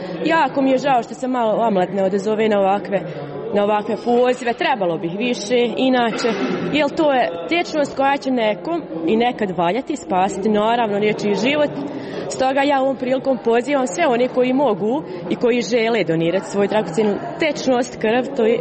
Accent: Cazin, Una-Sana Canton, Bosnia & Herzegovina; inače dolazim odavde iz Cazina.

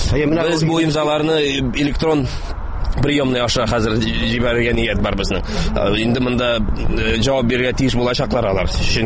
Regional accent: Naberezhnye Chelny, Tatarstan, Russia; Без Чаллы халкы һәм Нижнекамск халкы ике шәһәр бергә 20 000 имза җыйдык.

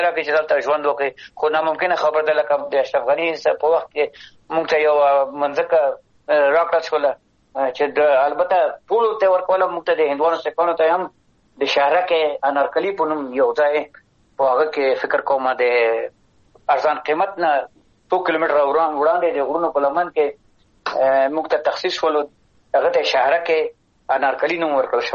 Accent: Afghanistan; موږ افغانان یو، هغوی پاکستانیان دي، نو هغوی به د پاکستان په قانون باندې چلیږي، پیروي به کوو. موږ افغانان د افغانستان قانون باندې به چلیږو، پیروي به کوو.

